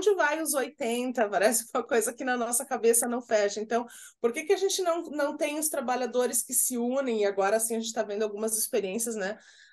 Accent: Garibaldi, Rio Grande do Sul, Brazil; eu sou natural, né, de uma região da Serra, né, gaúcha ali, de Garibaldi, e onde a questão do cooperativismo é muito forte historicamente

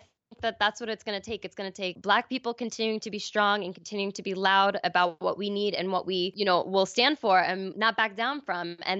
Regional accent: East Coast, United States; so I'm from the East Coast, so I don't know enough about California.

